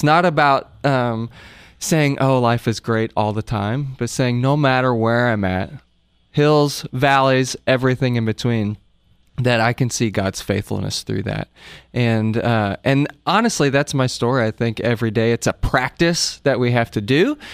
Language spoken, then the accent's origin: English; Oklahoma, United States; I grew up in Oklahoma, started the band